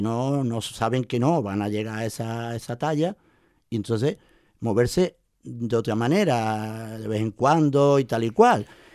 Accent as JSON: {"language": "Spanish", "town": "El Puerto de Santa María", "region": "Andalusia", "country": "Spain", "said": "Yo soy andaluz, ¿no? Y soy del puerto."}